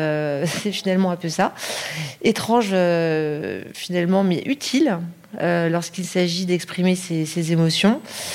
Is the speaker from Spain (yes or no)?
no; Paris, Île-de-France, France; born there; je suis née à Paris